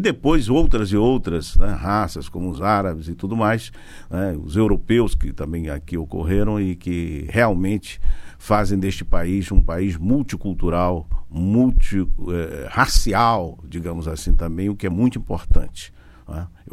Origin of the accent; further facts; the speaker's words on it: Brazil; Eu até digo que um dos nossos predicados, digamos assim, mais essenciais como brasileiro é sermos um país multicultural, né?